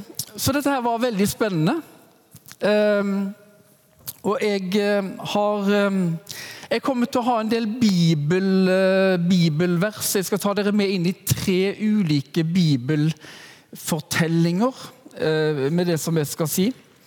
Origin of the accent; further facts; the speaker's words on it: Haugesund, Rogaland, Norway; Jeg er født og oppvokst i Haugesund, rett sør for Bergen